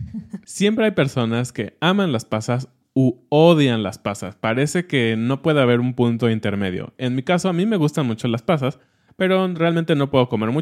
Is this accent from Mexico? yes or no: yes; Mexico; ¿a quién no le tocó como niño mexicano hacer buñuelos con sus papás?